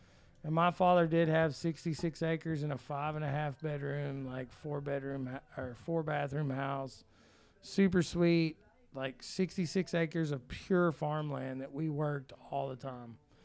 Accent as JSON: {"language": "English", "region": "Southern United States", "country": "United States", "said": "Mine was last year and the year before, you know, because I'm from the South."}